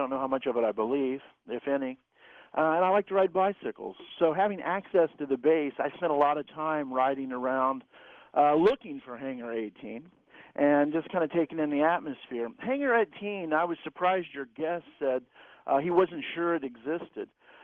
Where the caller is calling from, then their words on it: Dayton, Ohio, United States; I'm calling from Dayton, and I'm a former Air Force